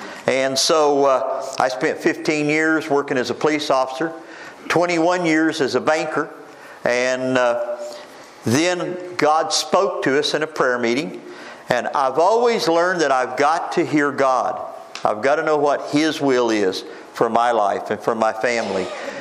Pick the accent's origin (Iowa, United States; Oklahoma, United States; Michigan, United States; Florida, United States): Oklahoma, United States; also born or lived in San Diego, United States; My dad never got back that quick, so I was born in San Diego, California. He came back right after that, and we moved back to Oklahoma.